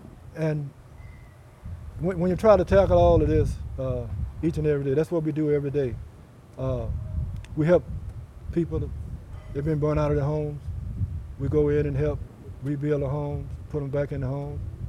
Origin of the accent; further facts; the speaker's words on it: Africatown, Alabama, United States; Well, we come from Africa Town. At least I do. My wife comes from Whistler, which is 3 miles away.